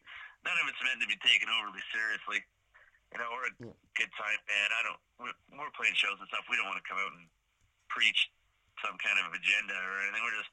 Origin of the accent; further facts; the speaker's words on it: St. Catharines, Ontario, Canada; our friend Mary from we're from St. Catharines, but she's from Niagara Falls, just down the street from us.